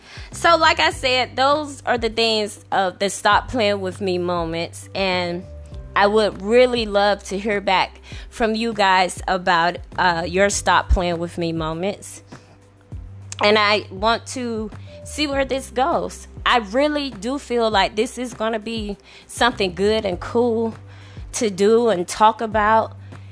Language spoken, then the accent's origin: English; Virginia, United States; In Washington, I have family that lives in Virginia because that's my hometown.